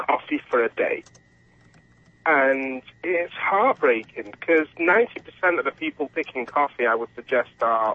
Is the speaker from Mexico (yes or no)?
no; England, United Kingdom; I mean, growing up in England in the 80s, I didn't know much about the American involvement